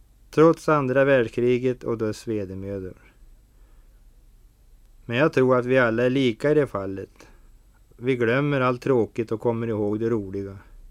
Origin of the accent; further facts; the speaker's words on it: Härnösand, Västernorrland County, Sweden; now in Mantorp, Sweden; Jag är en norrlänning från Härnösand som numera bor i Mantorp och det ligger mellan Linköping och Mjölby.